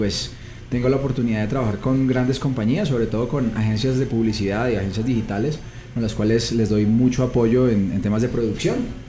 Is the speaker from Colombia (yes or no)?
yes; Cali, Valle del Cauca, Colombia; moved away as an adult; now in Bogotá, Colombia; soy de Cali, B. Y vivo acá en Bogotá hace 11 años